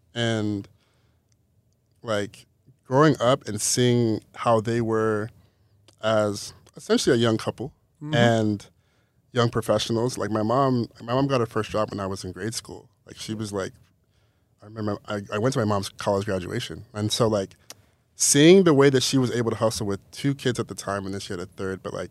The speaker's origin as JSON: {"language": "English", "town": "Rancho Cucamonga", "region": "California", "country": "United States", "tie": "born or raised there", "said": "I grew up in Rancho Cucamonga, which is... There's nothing remarkable."}